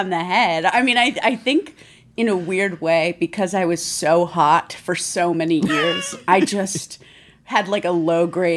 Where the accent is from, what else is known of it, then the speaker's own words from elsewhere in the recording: Phoenix, Arizona, United States; I'm from Phoenix, Arizona.